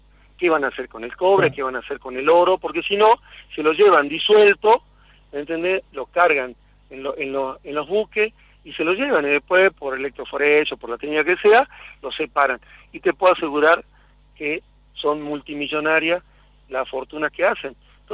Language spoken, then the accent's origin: Spanish; Argentina; como argentinos, como trabajadores del campo popular